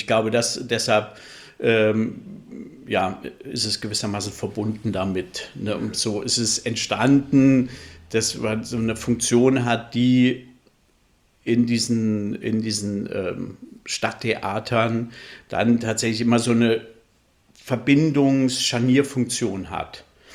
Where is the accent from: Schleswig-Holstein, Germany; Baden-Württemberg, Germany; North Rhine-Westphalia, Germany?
Schleswig-Holstein, Germany; Flensburg; also born or lived in Hesse; now in Berlin, Germany; Gebürtiger Mittelhesse, aber aufgewachsen in Flensburg. Also ich würde mich auch als Nordlicht bezeichnen.